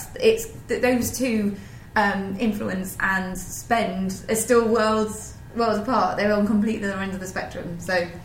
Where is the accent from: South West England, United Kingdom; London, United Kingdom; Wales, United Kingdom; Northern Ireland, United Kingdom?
Wales, United Kingdom; so let's just say Welsh people, because I'm from Wales